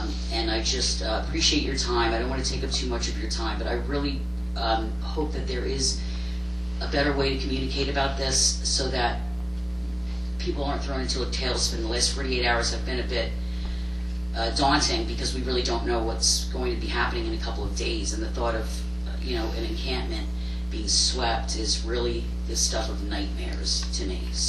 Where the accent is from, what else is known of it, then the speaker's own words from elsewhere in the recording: New Jersey, United States; I'm from New Jersey originally.